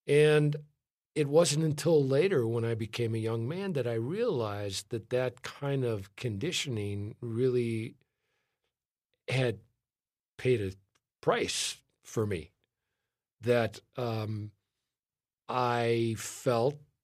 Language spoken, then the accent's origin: English; Chicago, Illinois, United States; I grew up in Chicago, and I grew up in Chicago during a period of time when there was a lot of violence.